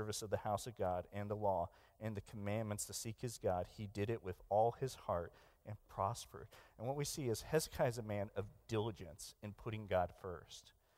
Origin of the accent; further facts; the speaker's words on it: Hutchinson, Kansas, United States; I grew up in Hutchinson, Kansas, and so from the nursery on up, I was in church